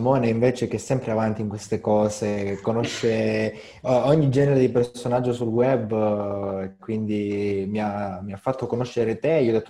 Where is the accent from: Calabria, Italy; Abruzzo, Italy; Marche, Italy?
Calabria, Italy; Locri; Praticamente noi siamo due giovani della Locri. Io sono di Locri, Simone di Placanica. E abbiamo frequentato io il liceo scientifico Zaleuco di Locri, lui il liceo Mazzini, sempre di Locri.